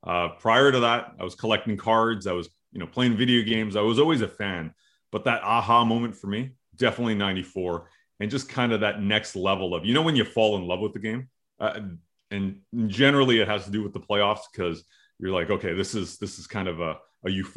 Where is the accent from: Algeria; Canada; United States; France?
Canada; I'm born and raised in Canada. I understand English.